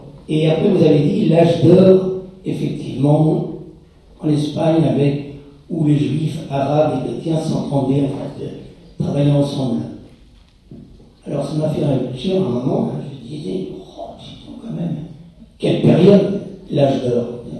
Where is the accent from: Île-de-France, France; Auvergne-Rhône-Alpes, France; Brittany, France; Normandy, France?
Normandy, France; born there; Moi, je suis né effectivement en Normandie, dans une famille chrétienne.